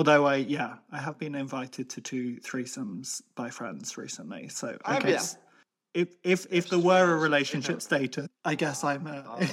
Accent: Ireland; That's the kind of the rationing behavior of emotions that we are conditioned to have as Irish people.

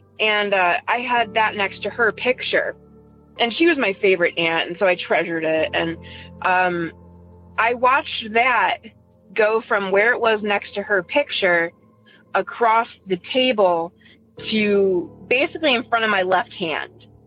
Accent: Ohio, United States; Hi, everybody. … I'm from Northeast Ohio.

